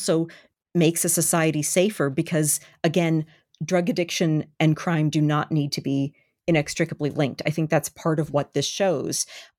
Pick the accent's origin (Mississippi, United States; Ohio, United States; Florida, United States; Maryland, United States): Maryland, United States; Baltimore; Yes, it is my hometown, and also I'm living in the suburbs of the city